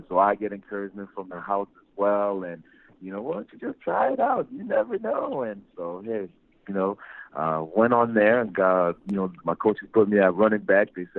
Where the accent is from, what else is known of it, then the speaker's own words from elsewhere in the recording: Montreal, Quebec, Canada; also born or lived in Africa; I was born in Africa, and at a really, really young age, my family decided to, you know, leave the country because of the turmoil and, you know, migrate to Canada. And, you know, ironically enough, Montreal was the place that my parents decided to come to.